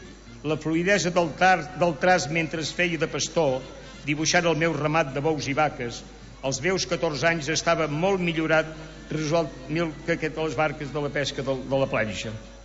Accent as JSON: {"language": "Catalan", "town": "Sant Miquel de Campmajor", "region": "Catalonia", "country": "Spain", "tie": "born there", "said": "Resulta que el meu poble de naixement, Sant Miquel de Campmajor, ficat allà dalt entre muntanyes en el camí del Collell i d'Olot, amb totes les cases disseminades"}